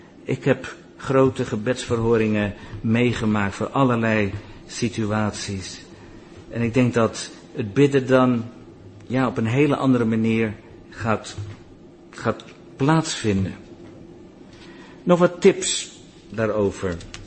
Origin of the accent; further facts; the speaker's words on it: Netherlands; Als Nederlanders willen we het altijd eens zijn met elkaar